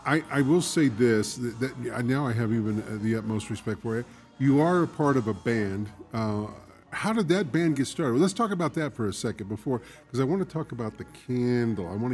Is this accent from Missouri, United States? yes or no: yes; Missouri, United States; Even though I'm from Missouri, I like OU.